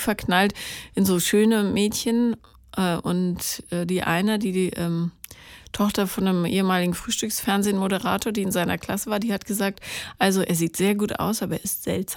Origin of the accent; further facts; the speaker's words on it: Regensburg, Bavaria, Germany; Wusstest du, dass ich in Regensburg aufgewachsen bin?